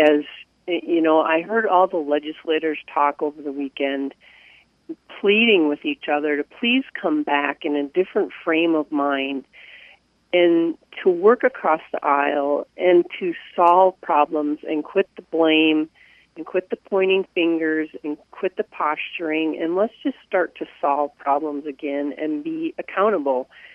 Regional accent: Iowa, United States; I'm a farmer from Northern Iowa

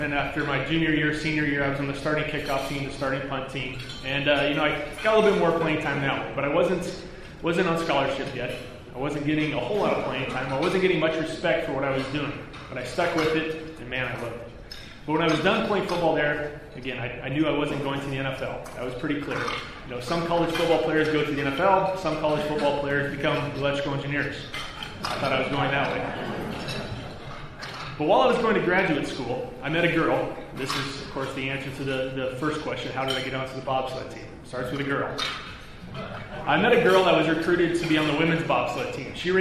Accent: Shelby, Nebraska, United States; growing up in Shelby, Nebraska, of course, you know, I played all kinds of sports, small town, you know, Midwest

